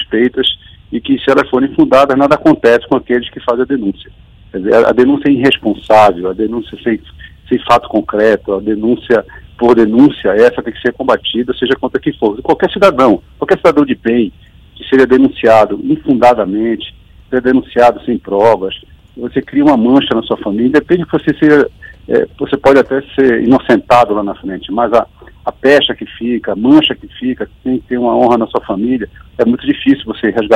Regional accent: Pará, Brazil; Em pequenas cidades, eu sou do Pará, você tem em municípios como o do Marajó

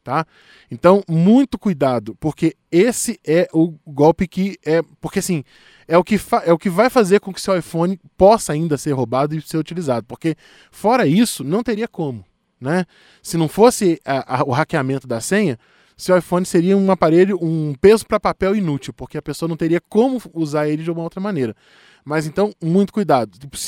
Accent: Belo Horizonte, Minas Gerais, Brazil; eu estive lá em BH, na minha terrinha

